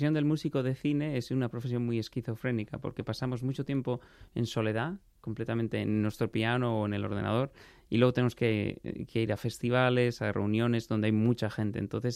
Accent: Guadalajara, Castilla-La Mancha, Spain; En Guadalajara. Yo crecí en Guadalajara.

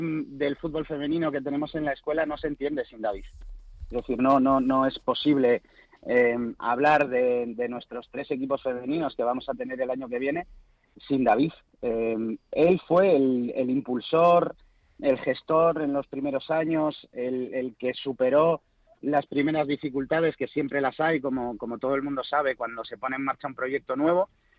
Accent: Asturias, Spain; Sabéis que yo soy asturiano y soy del Sporting.

